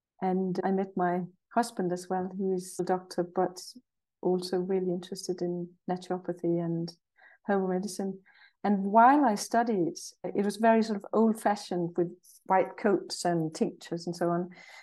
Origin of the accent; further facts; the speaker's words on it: Jutland, Denmark; I'm Danish, and I come from Jutland in Denmark, and from really sort of countrified. To give you the perspective, my dad came from a place called Stony Place, and my mother came from a place called Turnip.